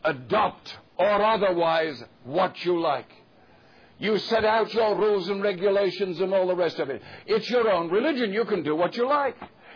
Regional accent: England, United Kingdom; I'm English. You very well know that I am. I can't be anything else because I'm an Englishman. The blood of an Englishman's in my veins.

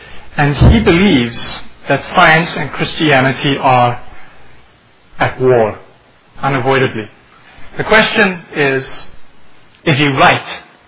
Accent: the South, United States; accent: deep South; Help the students to understand what I have to say and get over my deep South accent.

